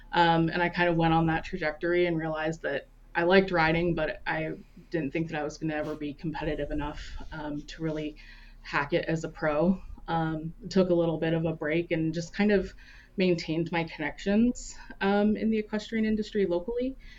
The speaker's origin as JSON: {"language": "English", "region": "Maryland", "country": "United States", "tie": "born or raised there", "said": "Well, I'm a native of Maryland. I grew up in Maryland. I still am in Maryland."}